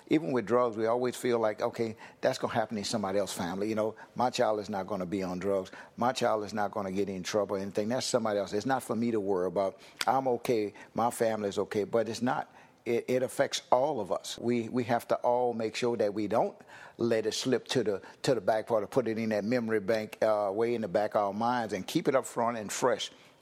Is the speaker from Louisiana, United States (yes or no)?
yes; Donaldsonville, Louisiana, United States; The community that I grew up here in Donaldsonville, we all helped each other.